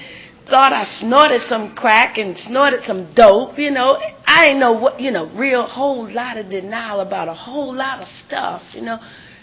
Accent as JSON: {"language": "English", "town": "Buffalo", "region": "New York", "country": "United States", "said": "and I'm from Buffalo, New York, and people tease me real bad, you know."}